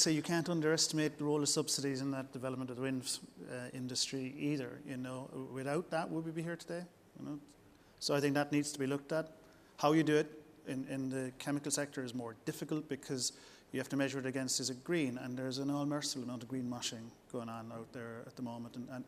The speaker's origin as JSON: {"language": "English", "town": "Cork", "region": "Munster", "country": "Ireland", "tie": "born or raised there", "said": "I'm from Cork, and Apple, we grew up with Apple in Cork."}